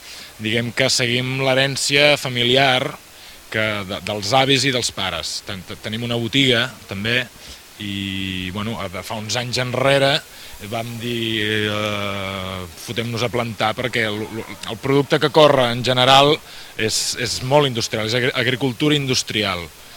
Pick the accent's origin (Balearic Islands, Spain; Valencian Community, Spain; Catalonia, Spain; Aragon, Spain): Catalonia, Spain; Vilanova i la Geltrú; Som de Vilanova i la Geltrú, d'aquí al costat.